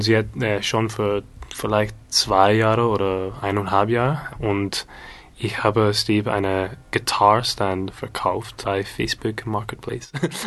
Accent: Scotland, United Kingdom; German is a second language; ich komme aus Schottland. Ich sage das immer. Und ja, ich bin 27 Jahre alt

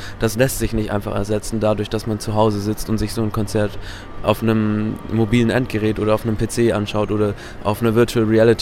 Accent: Hamburg, Germany; Ich bin aus Hamburg und habe Musikmanagement dort studiert an der Macromedia University.

